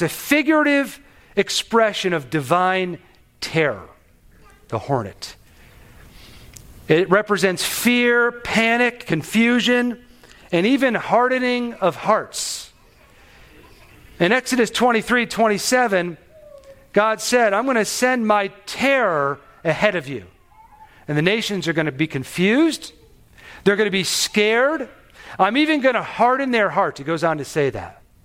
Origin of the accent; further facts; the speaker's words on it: New York, United States; I come from New York, so it snows a lot.